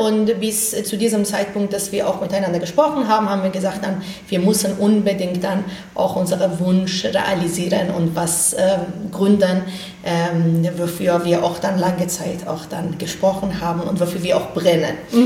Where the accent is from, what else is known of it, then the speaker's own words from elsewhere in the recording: Iran; moved away as an adult; also born or lived in Berlin; now in Germany; Wir sind so in Berlin geboren. Als wir 5 Jahre alt waren, sind wir wieder in den Iran zurückgekehrt. Und mit 25 sind wir wieder nach Deutschland so zurückgekommen für unsere Promotion.